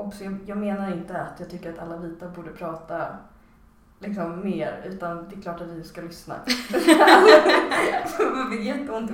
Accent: Stockholm, Stockholm County, Sweden; Nej. Jag är från Stockholm.

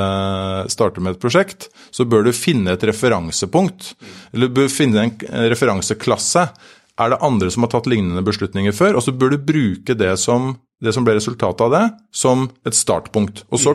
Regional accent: Drøbak, Akershus, Norway; Jeg kommer fra Drøbak, der har vi nå en svømmehall

